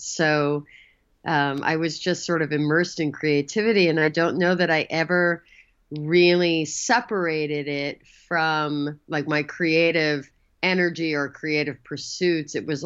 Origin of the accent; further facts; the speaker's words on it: New York, United States; My sister is 10 years older than me, and I grew up in New York.